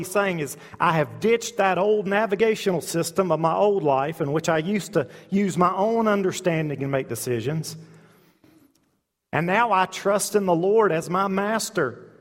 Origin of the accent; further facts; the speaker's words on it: United States; I know as an American, we seem to want to have the good part, the salvation part